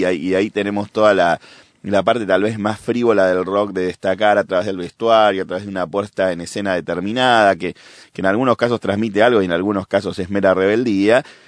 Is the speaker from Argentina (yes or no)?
yes; Argentina; Yo soy muy seguidor del rock nacional de mi país, Argentina, que tiene una larga tradición